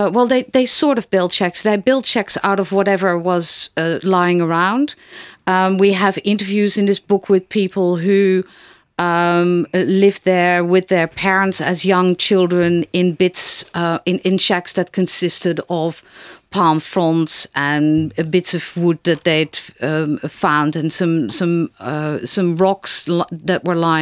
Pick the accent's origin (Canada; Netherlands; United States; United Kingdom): Netherlands; I'm from Holland.